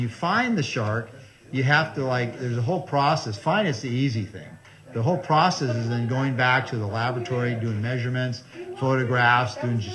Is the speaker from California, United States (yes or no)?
yes; Monterey, California, United States; because I grew up in Monterey, so I was out diving all the time.